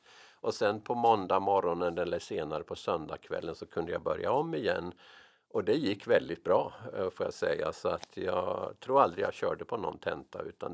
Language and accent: Swedish; Ethiopia; jag var född och uppvuxen i Etiopien.